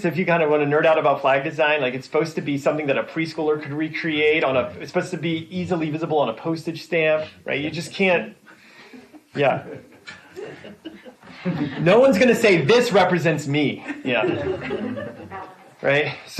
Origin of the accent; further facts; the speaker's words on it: Torrance, California, United States; I'm from Torrance, California, and we also have a flag.